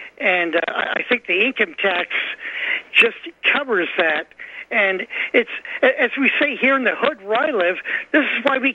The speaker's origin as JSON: {"language": "English", "country": "Canada", "moved": "yes", "lives_now": "United States", "said": "I am a Canadian citizen. I lived here. You know, I moved here legally, so, you know, relax, Tom. I'm legal. But I've got, you know, friends and family back in Canada"}